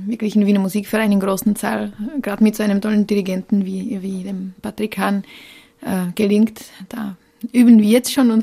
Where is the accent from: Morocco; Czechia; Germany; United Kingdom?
Czechia; moved away; Also ich komme ja ursprünglich aus Tschechien.